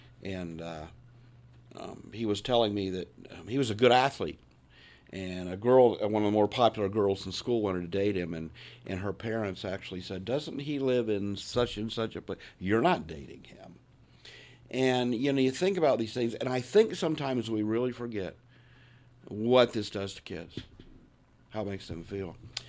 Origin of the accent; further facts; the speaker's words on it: Hilliard, Ohio, United States; I was from Hilliard